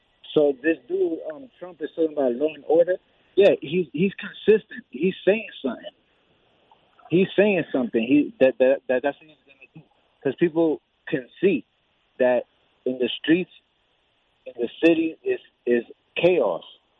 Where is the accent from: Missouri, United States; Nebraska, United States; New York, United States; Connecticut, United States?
New York, United States; Manhattan; now in New Jersey, United States; I'm from New York. I'm from Manhattan. I'm from Dyckman City.